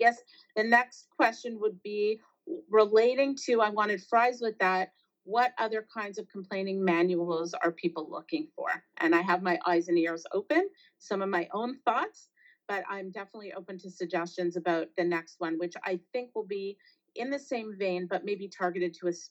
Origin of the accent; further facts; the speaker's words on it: Canada; I don't remember, but then again, I'm Canadian.